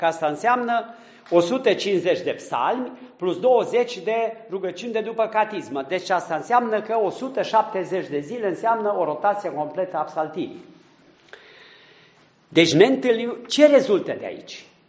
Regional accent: Brașov County, Romania; born there; către satul meu natal, către parohia de unde m-am născut, undeva un sat minuscul din țara Făgărașului

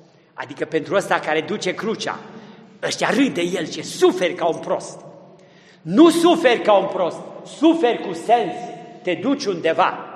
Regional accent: Ludișor, Brașov County, Romania; Am în minte bătrânii satului Ludișor, de unde sunt eu, nu?

